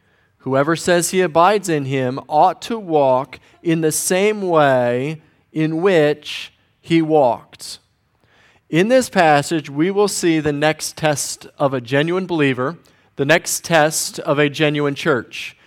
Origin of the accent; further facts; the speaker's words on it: Denver, Colorado, United States; Growing up in Denver, I got to meet several professional athletes at different times.